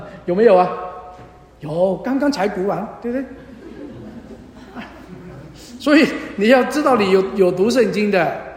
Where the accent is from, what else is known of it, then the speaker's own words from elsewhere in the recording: China; 这个比我们中国人的封建思想差不多